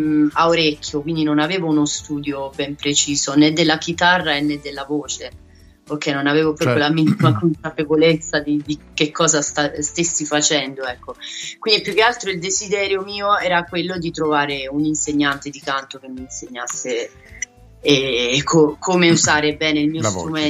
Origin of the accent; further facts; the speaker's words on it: Potenza, Basilicata, Italy; also born or lived in Viterbo; now in Grosseto, Italy; e mi sono trasferita da Potenza, dalla Basilicata, fino a Viterbo, per poi arrivare a Grosseto.